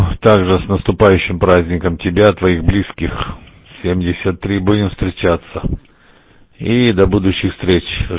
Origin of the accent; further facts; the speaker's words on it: Berdiansk, Zaporizhzhia Oblast, Ukraine; Я родом из Бердянска